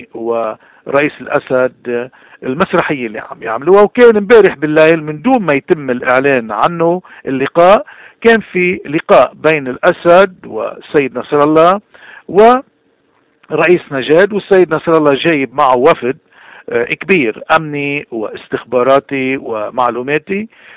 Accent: Lebanon; نحن كلبناني

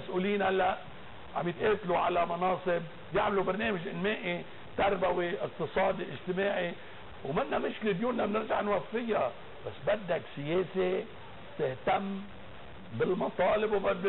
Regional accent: Hatoun, North Governorate, Lebanon; أنا من ضيعة، ضيعتي

